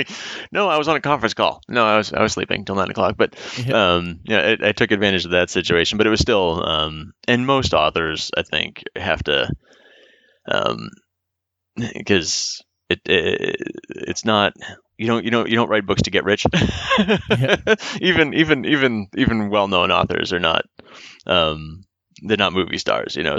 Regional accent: Boston, Massachusetts, United States; And I'm from Boston originally, so Boston's my hometown show.

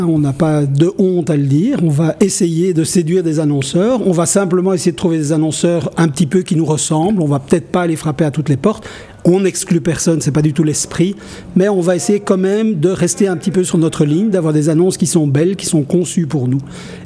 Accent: Brussels, Brussels-Capital Region, Belgium; on est des Bruxellois pur jus, on aime la ville, on aime ce qui bouge en ville.

